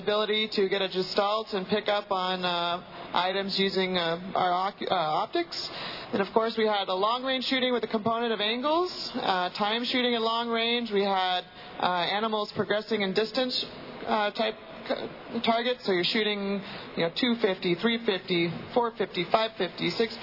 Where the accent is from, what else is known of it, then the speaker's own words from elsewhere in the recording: California, United States; well, I'm from California originally, so it gives you an idea of the atmosphere that we grew up in.